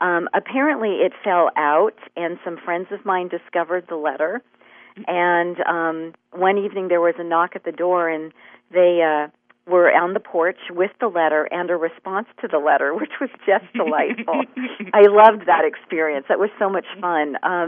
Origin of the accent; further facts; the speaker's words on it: United States; My parents were born and raised in India, and I was actually born and raised here in the States.